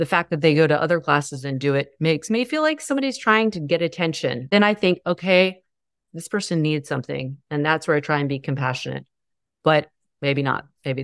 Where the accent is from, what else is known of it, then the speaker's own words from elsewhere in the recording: the South, United States; I grew up in the South. Man, there's not a direct bone that I came into the world with.